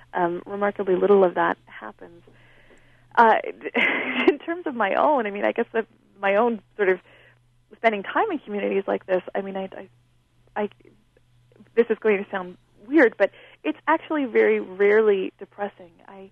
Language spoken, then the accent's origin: English; Canada; I'm Canadian, so we don't spend a lot of time saying nice things